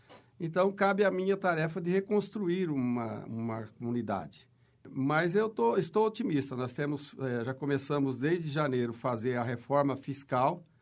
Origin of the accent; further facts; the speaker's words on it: Nova Esperança, Paraná, Brazil; Gosto muito da minha cidade, estou lá desde os 2 anos de idade, amo a minha terra, a minha região e estou dando a minha dedicação, minha contribuição nesse período para a Nova Esperança.